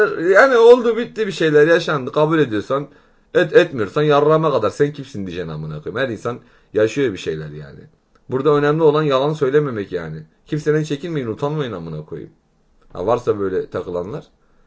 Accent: Salihli, Manisa, Turkey; Abi doğma büyüme Salihli'nin trolde yardımcı olabileceğim bir şey varsa buradayım.

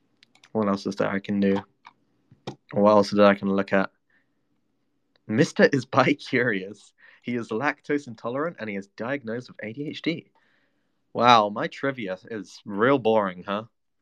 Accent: London, United Kingdom; accent: Cockney; I just probably am not as Cockney anymore, but I would still classify myself as a Cockney just because I was grown up being like that, you know? Grown up being a Cockney.

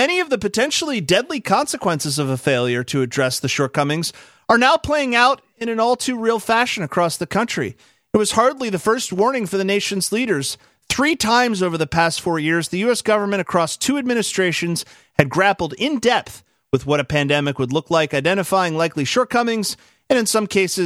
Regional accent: United States; And, I mean, certainly I love my country. I'm an American. I believe in the people of the United States.

